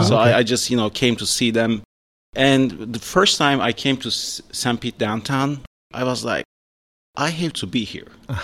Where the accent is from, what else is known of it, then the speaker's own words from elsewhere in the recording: Istanbul, Turkey; English is a second language; moved away as an adult; I was born and raised in Turkey, in Istanbul.